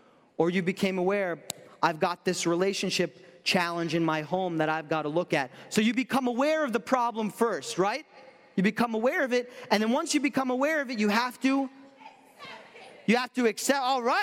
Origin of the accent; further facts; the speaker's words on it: New York, United States; If you're anything like me, I'm from New York.